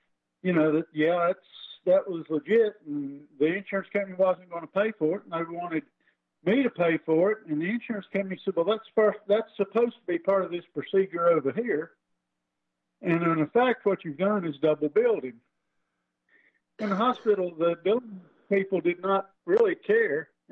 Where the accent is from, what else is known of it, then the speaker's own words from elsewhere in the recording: Tennessee, United States; now in Nashville, United States; I was born and raised over in the Appalachian Mountains, over just south of Gate City and just west of North Carolina, Asheville, North Carolina, up in that area of Tennessee.